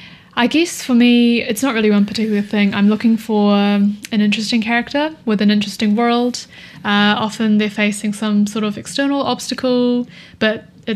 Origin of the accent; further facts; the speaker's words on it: New Zealand; I think growing up in New Zealand, I always thought, oh, there's like nothing here, you know.